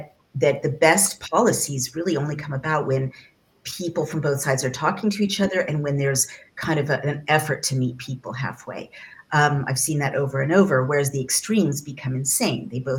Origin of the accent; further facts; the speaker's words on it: California, United States; I grew up in California, and it is true that Californians deal with, you know, always have, right?